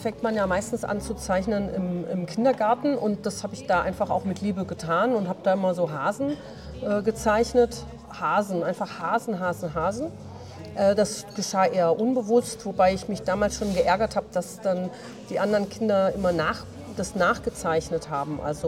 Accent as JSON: {"language": "German", "town": "Stuttgart", "region": "Baden-Württemberg", "country": "Germany", "tie": "born there", "lives_now": "Berlin, Germany", "said": "Ich bin in Stuttgart geboren, bin also eine gebürtige Schwäbin, lebe aber schon so lange in Berlin, dass man das halt auch gar nicht mehr hört."}